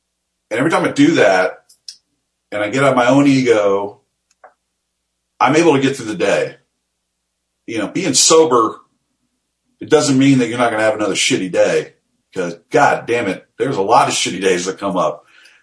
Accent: Hillsdale, Michigan, United States; He goes, I'm going to a place called Hillsdale College. And I was like, man, I go, that's where I'm from.

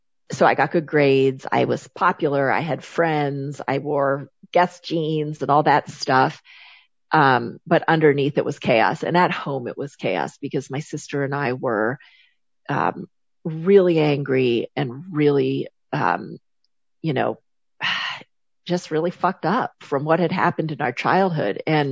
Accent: South Dakota, United States; I grew up in South Dakota in the late 80s and early 90s.

